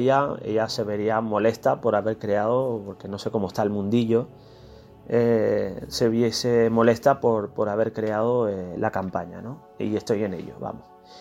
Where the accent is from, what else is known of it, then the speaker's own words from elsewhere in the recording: Tenerife, Canary Islands, Spain; Mi tierra natal es Tenerife, en las Islas Canarias